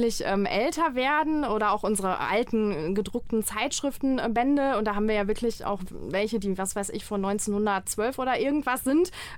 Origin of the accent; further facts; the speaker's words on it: Dortmund, North Rhine-Westphalia, Germany; Also ich bin hier tatsächlich geboren in Dortmund, genau, habe schon immer hier gelebt und möchte es eigentlich auch ungern verlassen.